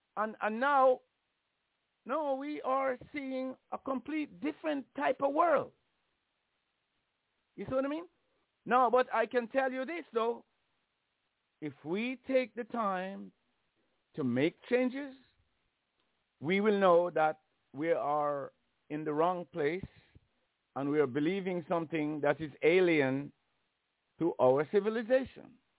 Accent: Jamaica; You know, it's simply like in the West Indies. I come from Jamaica.

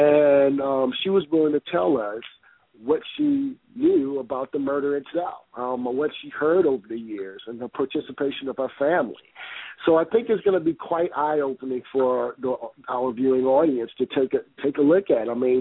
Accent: Baton Rouge, Louisiana, United States; to go back into my hometown of Baton Rouge

